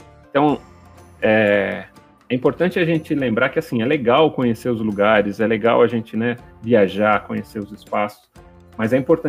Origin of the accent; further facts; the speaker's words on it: Guarujá, São Paulo, Brazil; born there; Eu nasci no Guarujá, que é litoral de São Paulo, e eu vi um pouco disso lá